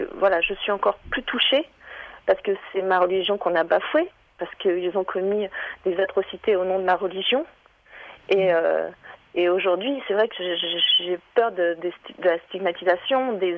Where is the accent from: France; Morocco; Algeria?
France; j'ai été touchée en tant que Française, parce qu'on a attaqué mon pays. Et aussi, on a bafoué ma religion, parce que je m'exprime rarement en tant que musulmane.